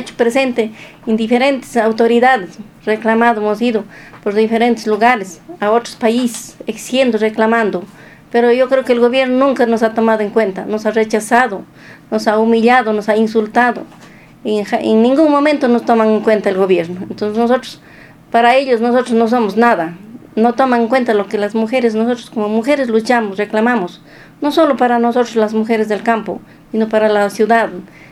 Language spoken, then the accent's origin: Spanish; Molleturo, Azuay, Ecuador; soy de Molleturo